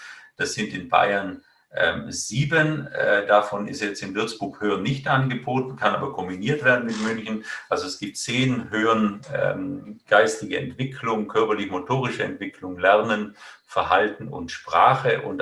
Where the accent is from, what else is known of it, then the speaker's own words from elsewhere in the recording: Italy; now in Germany; Ich bin ursprünglich aus Italien